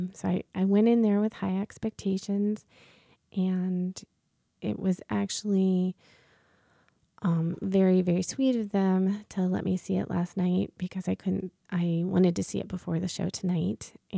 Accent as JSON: {"language": "English", "town": "Champaign", "region": "Illinois", "country": "United States", "tie": "born or raised there", "said": "I grew up in Faith United Methodist Church here in Champaign, and my mom and my dad were very busy volunteering for things."}